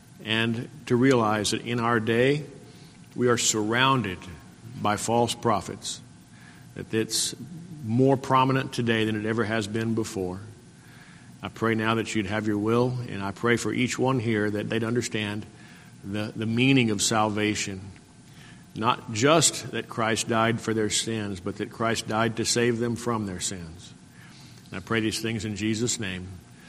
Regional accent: Alpine, Texas, United States; I grew up in West Texas when I was in high school, lived in a little town called Alpine, which is right in the center of the Big Bend country.

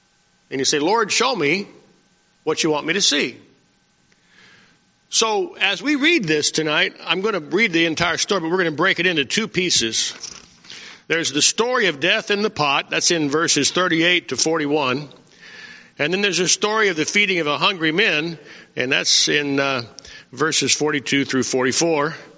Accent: Carlsbad, New Mexico, United States; When I was a young man, I grew up in Carlsbad, New Mexico, and this was back in the 1960s, and we didn't have a whole lot of money.

